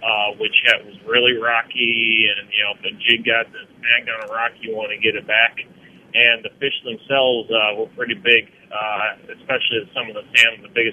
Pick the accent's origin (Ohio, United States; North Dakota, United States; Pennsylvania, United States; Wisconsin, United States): Wisconsin, United States; Cudahy; when I was a kid growing up in Cudahy, I used to ride my bike down to a stream in South Milwaukee along Oak Creek Parkway